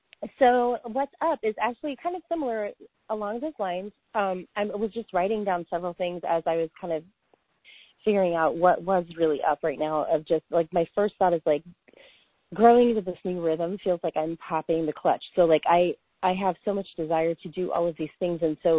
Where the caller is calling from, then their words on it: Springfield, United States; I'm calling from Springfield.